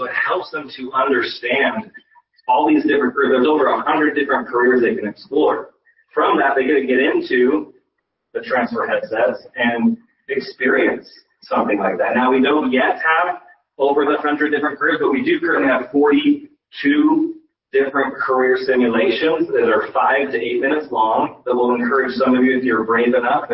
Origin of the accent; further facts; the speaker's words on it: Riverdale, Utah, United States; I live in northern Utah. I live in Oregon. I was born and raised in Riverdale, Utah.